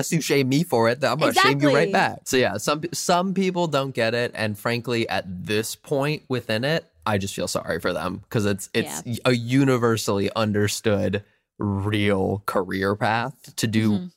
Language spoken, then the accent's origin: English; Minnesota, United States; I think I'm so glad I grew up as a Minnesotan. And I'm really glad that I still have my Midwestern family and friends